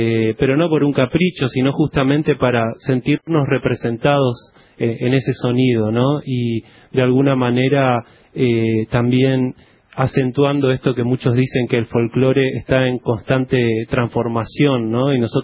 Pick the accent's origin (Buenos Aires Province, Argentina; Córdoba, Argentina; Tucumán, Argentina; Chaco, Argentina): Chaco, Argentina; also born or lived in Formosa; nosotros somos de Chaco y Formosa